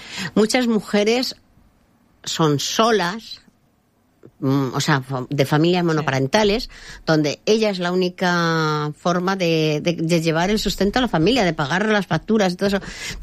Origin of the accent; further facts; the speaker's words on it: Benidorm, Valencian Community, Spain; Somos casi 3.000 camareras en Benidorm, iba a decir mi pueblo, somos casi 3.000 camareras en Benidorm.